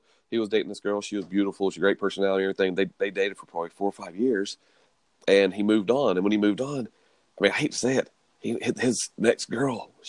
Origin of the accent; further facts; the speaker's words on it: the South, United States; now in Utah, United States; I'm born and raised in the South. We moved to Utah 4 years ago, actually moved out here for work